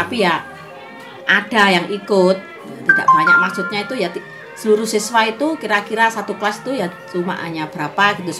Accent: Banyulegi, East Java, Indonesia; Asal saya dari Desa Banyulegi, Kecamatan Daur Blandong, Kabupaten Mojokerto, Jawa Timur.

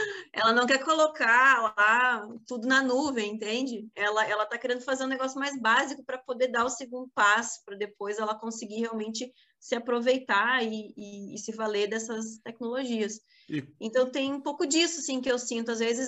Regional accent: Bento Gonçalves, Rio Grande do Sul, Brazil; Eu sou natural de Bento

